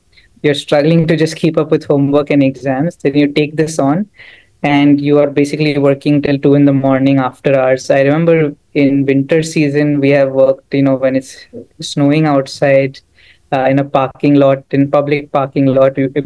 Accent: Mumbai, Maharashtra, India; Yeah, I mean, I'm still Indian, right? Born and brought up in Bombay.

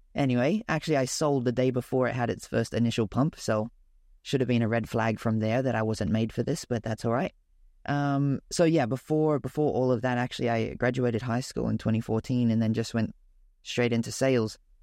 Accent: Australia; also born or lived in Vietnam; I'm from Australia. I live half Australia, half Vietnam. That's where our studio is. And I guess maybe 10% Philippines.

